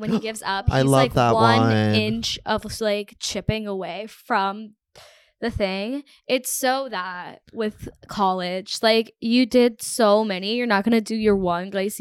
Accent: United States; also born or lived in Canada; Yeah, but I'm from America. Why didn't I go to a media school in America?

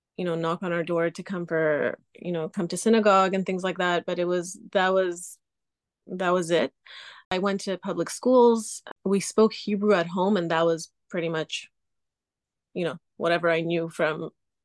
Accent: Canada; also born or lived in Israel; I grew up in Canada, but I was born in Israel, and we did not have any type of religious, background.

